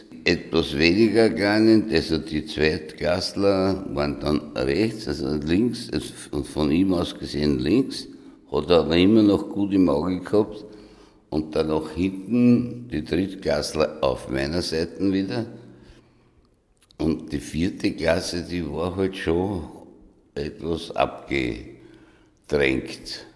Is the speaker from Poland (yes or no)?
no; Wolfsgraben, Lower Austria, Austria; Der Wienerwald ist meine Heimat. Wolfsgraben, ich weiß nicht. Also ich komme immer wieder hin.